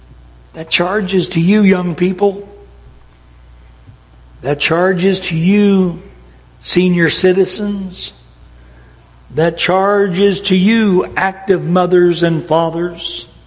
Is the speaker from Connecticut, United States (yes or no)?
no; Ohio, United States; And that was growing up in Ohio, not in the Bible Belt.